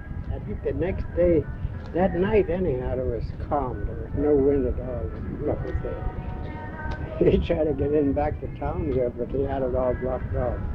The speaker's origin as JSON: {"language": "English", "town": "Chignik", "region": "Alaska", "country": "United States", "tie": "born or raised there", "said": "See, Chigenik is my hometown."}